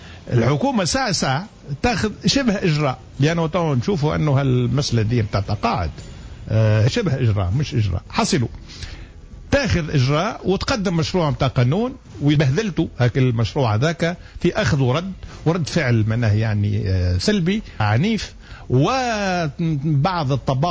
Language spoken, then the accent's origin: Arabic; Tunisia